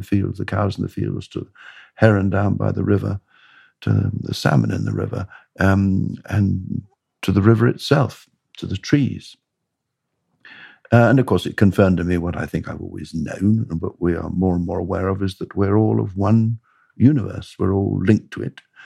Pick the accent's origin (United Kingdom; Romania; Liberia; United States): United Kingdom; Bradwell, East of England; I grew up in Essex, near a place called Bradwell.